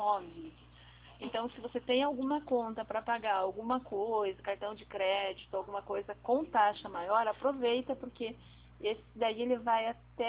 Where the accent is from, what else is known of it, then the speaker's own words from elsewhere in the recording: Curitiba, Paraná, Brazil; Eu sou de Curitiba.